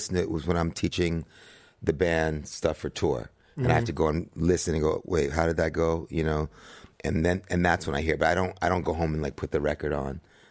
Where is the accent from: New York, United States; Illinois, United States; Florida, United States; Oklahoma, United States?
New York, United States; Brooklyn; also born or lived in Bahamas; now in Paris, France; I live in Bahamas, where my mom was from, in Eleuthera, and I live in Paris. But I'm from New York, born in Brooklyn.